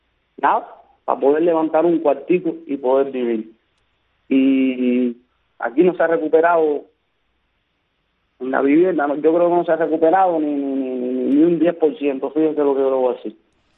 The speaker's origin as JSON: {"language": "Spanish", "town": "San Juan y Martínez", "region": "Pinar del Río", "country": "Cuba", "said": "aquí en mi pueblo, donde yo vivo, en San Juan y Martínez, la situación está extremadamente crítica."}